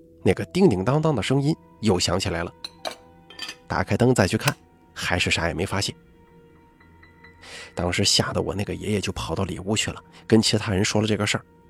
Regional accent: Gansu, China; 我来自甘肃，今年29岁，

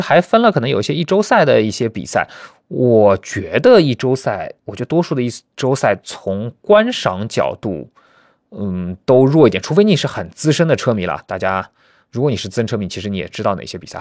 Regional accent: China

